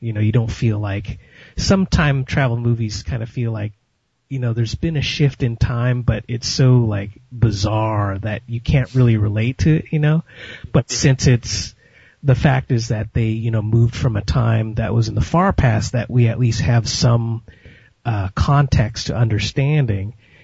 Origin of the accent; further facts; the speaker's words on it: San Francisco, California, United States; being that I'm from San Francisco, the local stations would, play this movie a lot.